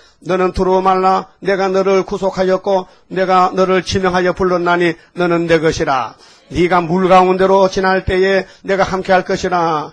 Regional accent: Uiseong, North Gyeongsang, South Korea; 나는 의성 사람이요. 같은 경상북도야.

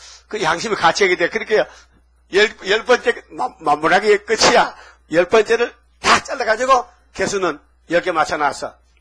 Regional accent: Gyeongsang, South Korea; 나는 경상도에서 왔어요.

